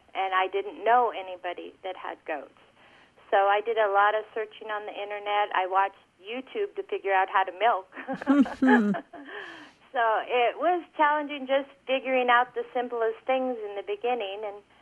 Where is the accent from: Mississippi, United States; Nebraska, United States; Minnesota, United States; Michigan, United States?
Nebraska, United States; Omaha; I grew up in Omaha, Nebraska. I was a city girl.